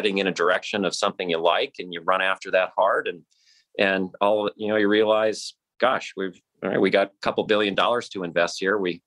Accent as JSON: {"language": "English", "town": "Columbus", "region": "Nebraska", "country": "United States", "tie": "born or raised there", "said": "But you know, the early years and growing up in Columbus, Nebraska was a wonderful place. A city of about 15,000 people"}